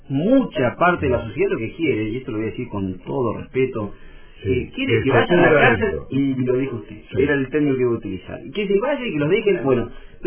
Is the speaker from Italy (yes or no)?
yes; Italy; Yo soy italiano, sí